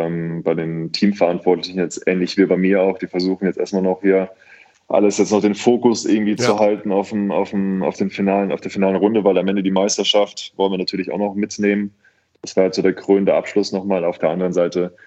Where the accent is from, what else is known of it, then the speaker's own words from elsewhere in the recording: Bergisch Gladbach, North Rhine-Westphalia, Germany; born there; also man kann sagen, ich bin geboren in Bergisch Gladbach